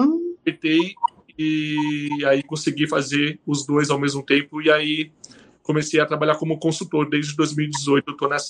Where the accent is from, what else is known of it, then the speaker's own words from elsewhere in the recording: São Paulo, Brazil; now in Curitiba, Brazil; Eu sou paulistano.